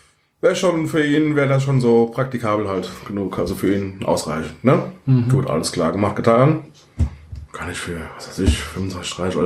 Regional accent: Heidesheim am Rhein, Rhineland-Palatinate, Germany; also born or lived in Mainz; Ja, gebürtig aus der Nähe von Mainz. Aufgewachsen im wunderschönen Heidesheim am Rhein.

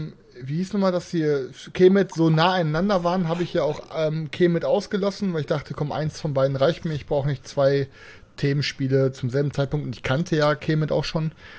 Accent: North Rhine-Westphalia, Germany; Ja, ich komme aus dem Pott

